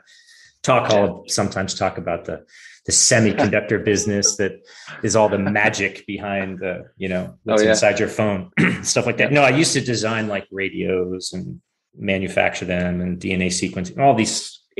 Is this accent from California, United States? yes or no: yes; California, United States; I grew up in Silicon Valley, so it was pretty natural back in the 90s